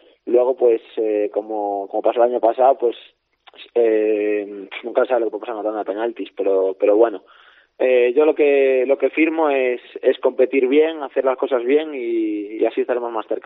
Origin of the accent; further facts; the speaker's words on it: Vigo, Galicia, Spain; Yo al final soy de Vigo, en Galicia hay mucha rivalidad.